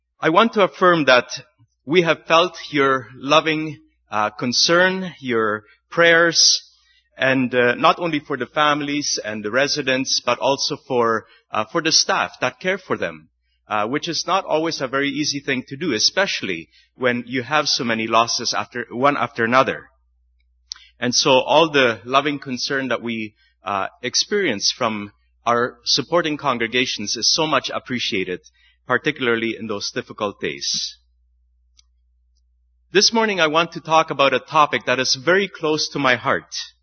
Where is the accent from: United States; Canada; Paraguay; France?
Paraguay; I grew up in Paraguay, not to worry.